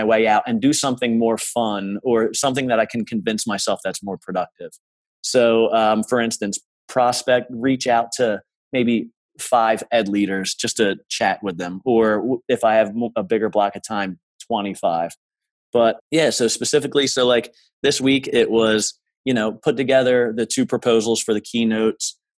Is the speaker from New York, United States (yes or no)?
no; New Jersey, United States; I'm from New Jersey, Southern New Jersey, originally. And it was just a small corner store.